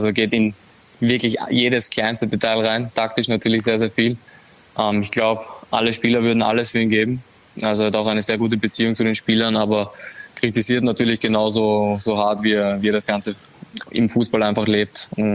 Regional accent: Austria; Ich als Österreicher drücke natürlich Salzburg die Daumen.

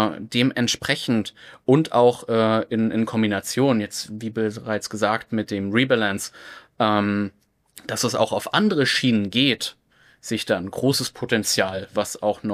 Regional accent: Mainz, Rhineland-Palatinate, Germany; genau das würde ich persönlich gerne mit Mainz machen, wo ich herkomme.

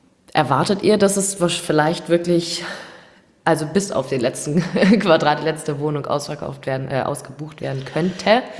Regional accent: Schleswig, Schleswig-Holstein, Germany; Und wenn ich jetzt so ein bisschen weiter weg bin und dann fragen die Leute, wo kommst du her, Schleswig

